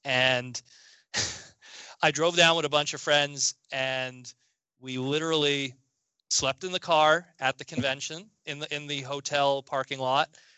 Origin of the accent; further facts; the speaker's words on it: Canada; Canada. I'm from Canada.